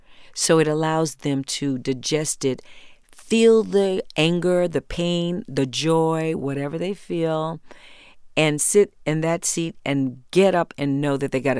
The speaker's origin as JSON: {"language": "English", "town": "Houston", "region": "Texas", "country": "United States", "said": "And I'm from Texas, Houston, Texas, and gun culture is big, always has been, always will be."}